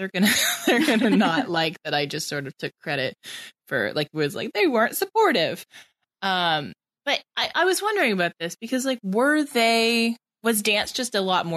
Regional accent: United Kingdom; remember, I'm British.

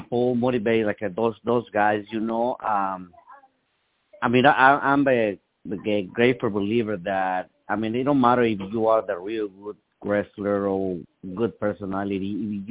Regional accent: Mexico City, Mexico; now in United States; I'm from Mexico City, Mexico. Currently, I train at San Bernardino, California

